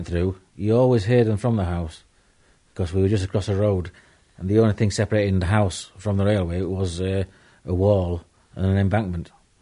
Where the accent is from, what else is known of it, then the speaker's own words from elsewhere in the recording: Woodlesford, Yorkshire and the Humber, United Kingdom; born there; I was born in Woodlesford in 14 Station Lane.